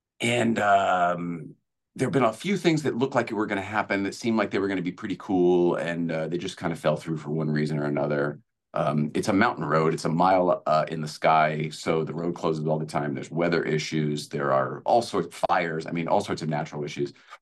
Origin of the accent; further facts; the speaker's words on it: New England, United States; I mean, I'm from New England